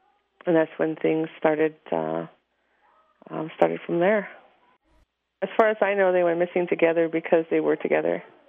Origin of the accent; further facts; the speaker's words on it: Kitikanzibi, Canada; I'm from Kitikanzibi.